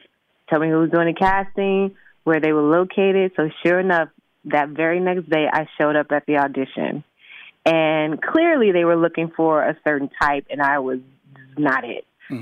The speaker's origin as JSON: {"language": "English", "town": "Chicago", "region": "Illinois", "country": "United States", "tie": "born or raised there", "said": "Well, I was born and raised in Chicago."}